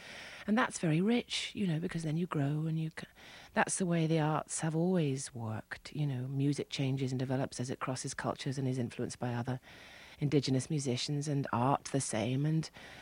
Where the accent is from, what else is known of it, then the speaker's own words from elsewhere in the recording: England, United Kingdom; I think because we're English